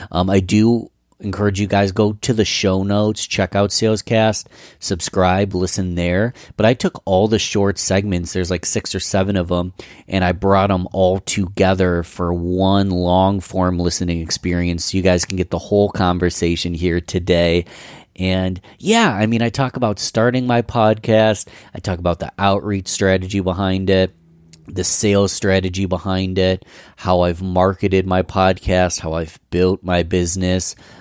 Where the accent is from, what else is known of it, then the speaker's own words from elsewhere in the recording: Rochester, New York, United States; I'm from Rochester, New York, a small city.